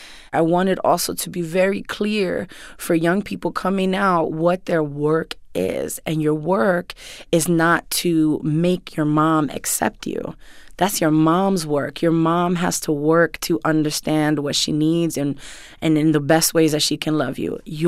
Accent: Bronx, New York, United States; So even for me personally, growing up in the Bronx, my parents were like, even if we're sitting outside in front of our house, my father's like, lock the doors.

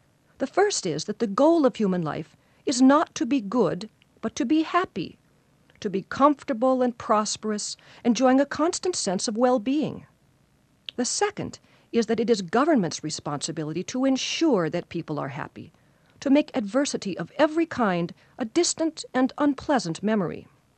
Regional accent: Minneapolis, Minnesota, United States; 200 miles north of my hometown of Minneapolis

